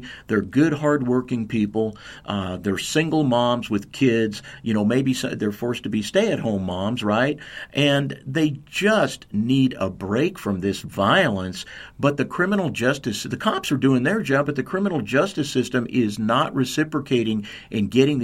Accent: California, United States; we're originally from Little Salinas, California, which is in northern Monterey County.

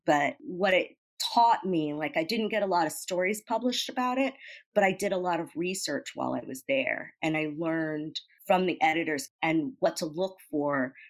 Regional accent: St. Louis, Missouri, United States; I grew up in St. Louis, so there's not a ton of us there.

